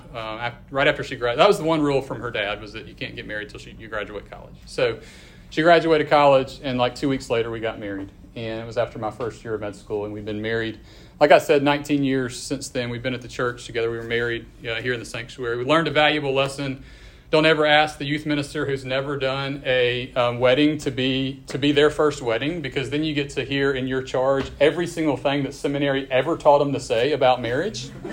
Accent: Brandon, Mississippi, United States; we're both from Jackson, sort of the Brandon area, actually. She's from Real Brandon, I'm from Reservoir Brandon.

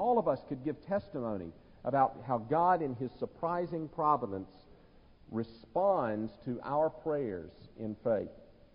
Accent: Greenville, South Carolina, United States; I'm from Greenville, South Carolina.

